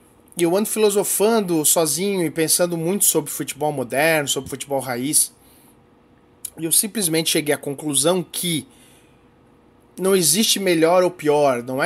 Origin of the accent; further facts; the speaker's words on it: Indaial, Santa Catarina, Brazil; Eu lembro que quando eu era criança em Indaial